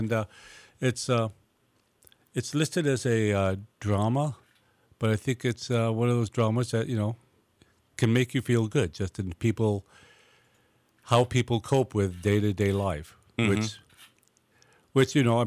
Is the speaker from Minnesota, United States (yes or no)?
no; Hollywood, California, United States; I grew up down in Hollywood, and I was lucky enough to go see the show live on Sunset Strip back when I was 18.